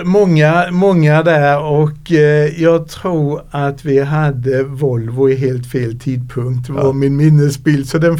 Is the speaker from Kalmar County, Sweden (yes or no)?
yes; Nybro, Kalmar County, Sweden; jag är uppvuxen i Nybro